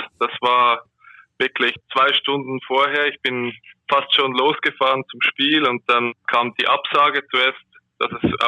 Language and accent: German; Aargau, Switzerland; now in Zurich, Switzerland; Nur mein Wohnort. Ich komme eigentlich aus dem Kanton Aargau. An der deutschen Grenze.